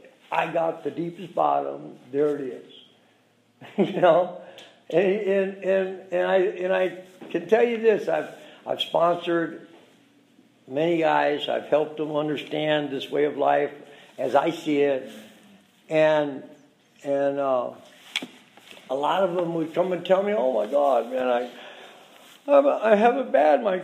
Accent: Scotland, United Kingdom; I'm a Scotsman.

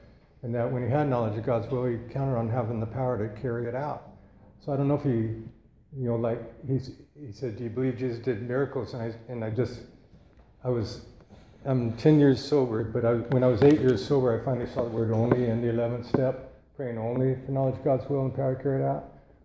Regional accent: Seattle, Washington, United States; born there; now in Santa Barbara, United States; And so we moved to Santa Barbara in 1961. I was born in Seattle, and there was something about coming down here that opened things up for me.

